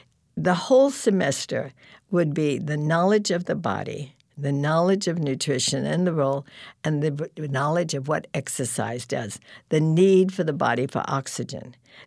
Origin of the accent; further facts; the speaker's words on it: San Diego, California, United States; I come from San Diego.